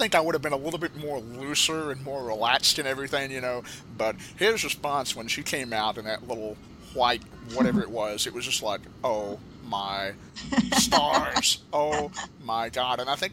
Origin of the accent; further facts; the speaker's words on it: Huntsville, Alabama, United States; not taking anything away from my hometown of Huntsville, Alabama, of course, but just the most down-to-earth people come from that town.